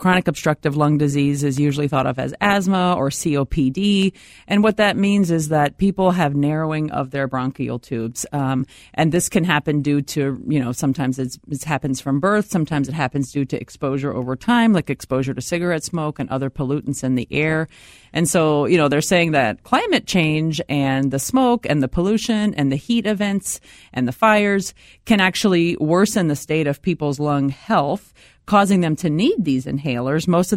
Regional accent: the South, United States; I grew up in the South, so for us, it was always thinking about air conditioners.

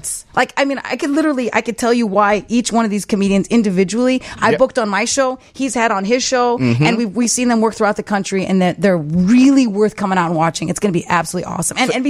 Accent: Illinois, United States; born there; I was born on Clark and Addison.

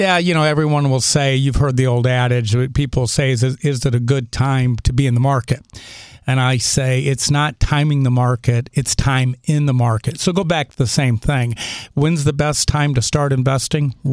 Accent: Indiana, United States; moved away; But, you know, I'm from Indiana, so love Missouri.

